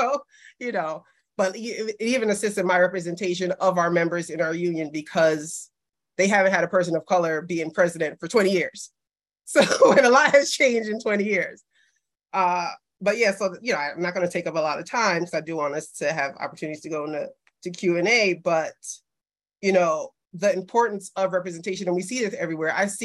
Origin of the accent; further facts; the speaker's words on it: Brooklyn, New York, United States; because I was born and raised in Brooklyn